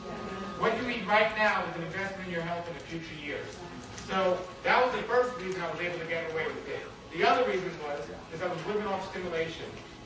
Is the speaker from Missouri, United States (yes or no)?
no; Brooklyn, New York, United States; I grew up in Brooklyn, New York, if you couldn't guess that already.